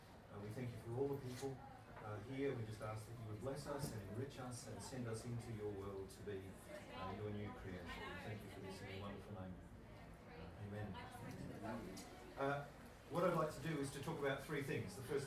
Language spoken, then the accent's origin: English; Geraldton, Western Australia, Australia; I hail from Geraldton in Western Australia, which is a long way from anywhere, of course. And I've been teaching there for about 14 years.